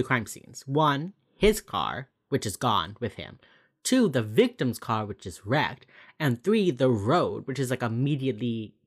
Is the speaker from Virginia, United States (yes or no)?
no; Florida, United States; And I am from Miami-Dade County, which just that county has like 5 million people living in it.